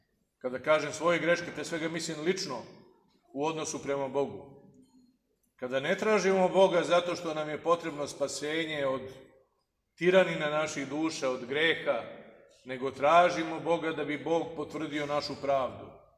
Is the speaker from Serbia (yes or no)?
yes; Serbia; To je nešto što mi kao Srbi nosimo u sebi.